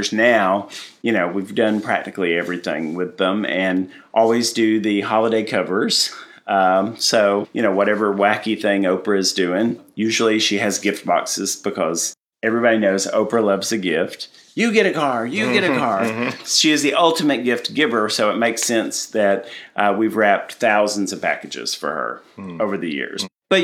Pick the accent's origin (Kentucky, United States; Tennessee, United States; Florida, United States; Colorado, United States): Tennessee, United States; Yeah. I'm from Tennessee.